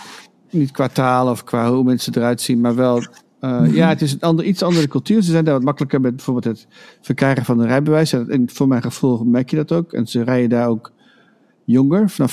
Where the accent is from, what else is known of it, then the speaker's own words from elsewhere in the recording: Groningen, Netherlands; Ik kom dus zelf uit Groningen van oorsprong.